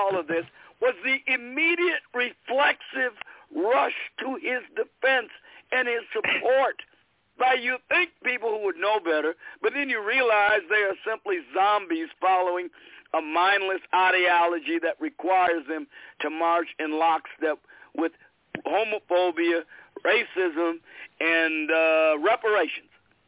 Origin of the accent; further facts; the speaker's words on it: Chicago, Illinois, United States; Brother Brian, look, I grew up in Chicago.